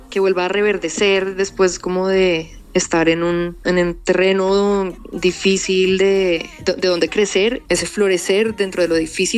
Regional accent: Bogotá, Colombia; otras somos de Bogotá y nos unimos por la música

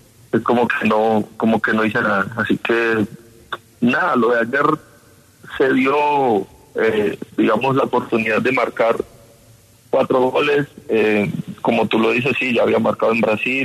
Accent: Colombia; nosotros como jugadores colombianos

